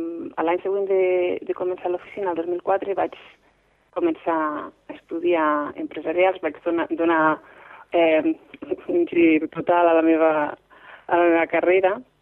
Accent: Falset, Catalonia, Spain; now in Ireland; als meus fills, doncs d'on vinc jo, d'on soc jo, les tradicions, m'agrada molt que segueixin totes les tradicions de Falset, no?

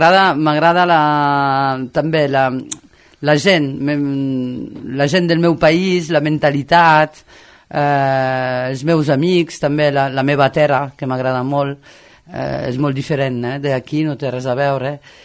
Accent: La Romieu, Occitania, France; el meu poble de França, es diu La Romieu

